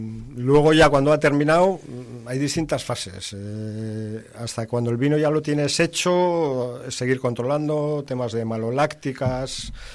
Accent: San Sebastián, Basque Country, Spain; moved away as an adult; also born or lived in La Rioja; Yo soy de San Sebastián. Yo soy nacido en San Sebastián y hasta los 18 años en San Sebastián. Luego ya me fui a estudiar, claro, fuera. Uh-huh. Y a los 18 ya soy medio riojano, porque llevo más tiempo en La Rioja que en San Sebastián.

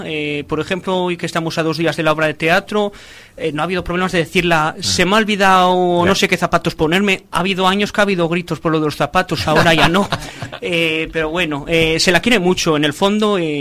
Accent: Laredo, Cantabria, Spain; sobre todo Laredo es mi pueblo. Merece la pena hacer cosas por Laredo.

